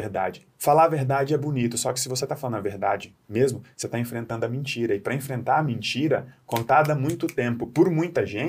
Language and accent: Portuguese; Brasília, Federal District, Brazil; Sou de Brasília.